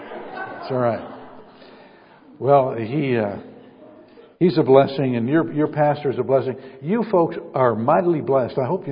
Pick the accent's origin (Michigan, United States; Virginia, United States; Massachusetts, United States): Michigan, United States; Belleville; And he found out I was from Belleville.